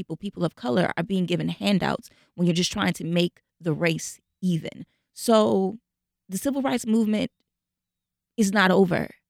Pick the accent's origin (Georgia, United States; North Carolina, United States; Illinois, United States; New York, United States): Illinois, United States; Chicago; I grew up in Chicago, and Chicago was very racist and very segregated. And I grew up on the South Side